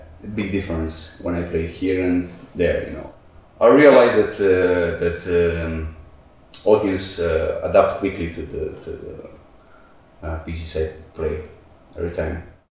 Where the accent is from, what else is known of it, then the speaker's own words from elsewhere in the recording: Loznica, Mačva District, Serbia; English is a second language; moved away as an adult; also born or lived in Belgrade, Serbia / London, United Kingdom; My primary music education was here in my hometown, Loznica.